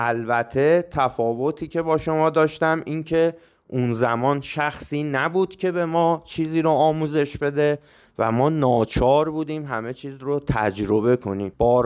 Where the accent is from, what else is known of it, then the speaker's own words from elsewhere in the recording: Tehran, Tehran Province, Iran; بچه جنوب شهر تهران بودم و وضع مالی خوبی نداشتیم